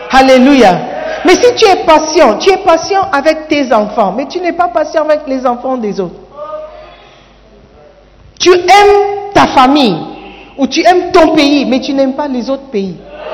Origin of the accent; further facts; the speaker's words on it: Gabon; now in Ghana; Je suis Gabonais.